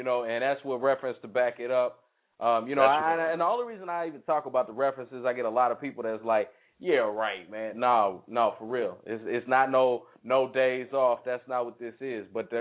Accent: Indianapolis, Indiana, United States; Look, man, shout-out to my hometown, Indianapolis, Indiana.

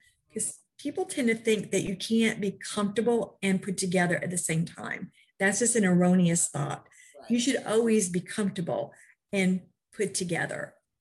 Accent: New York, United States; I was raised in New York, the style capital of the world.

